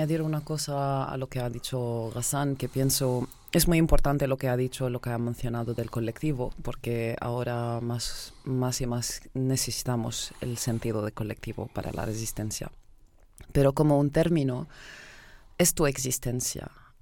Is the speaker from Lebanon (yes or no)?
yes; Lebanon; Spanish is a second language; moved away as an adult; now in Barcelona, Spain; Soy libanesa, vivo en Barcelona desde hace 4 años más o menos